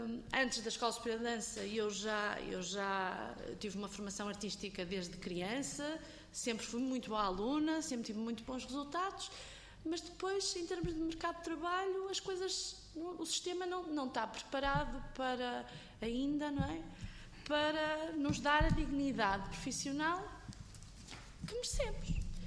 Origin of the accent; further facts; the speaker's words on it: Guimarães, Braga, Portugal; sou mesmo a primeira, sou de Guimarães